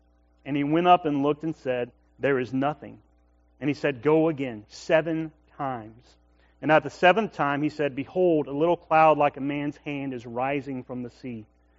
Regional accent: Opelika, Alabama, United States; now in Mobile, United States; Now, before moving to Mobile, after I graduated from Auburn, I grew up in Opelika, Alabama.

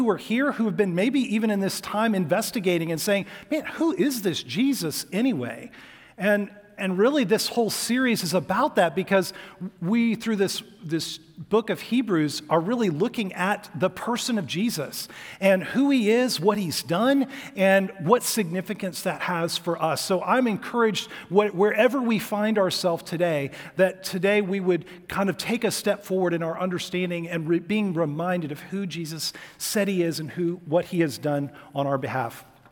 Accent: Atlanta, Georgia, United States; Like, I'm from Atlanta. We know that Coke is a little better than Pepsi.

